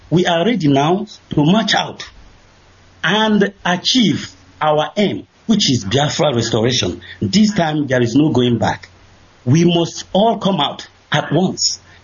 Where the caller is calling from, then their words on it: Austria; I am calling from Austria.